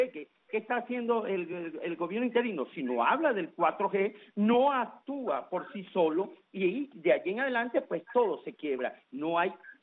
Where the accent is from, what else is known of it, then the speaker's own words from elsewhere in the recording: Venezuela; como asesor y como venezolano y como cualquiera